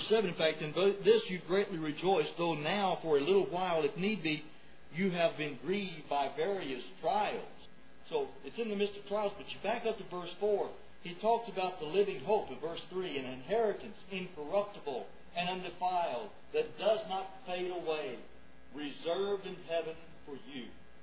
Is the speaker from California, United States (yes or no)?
no; Pine Bluff, Arkansas, United States; When I was a boy growing up in Pine Bluff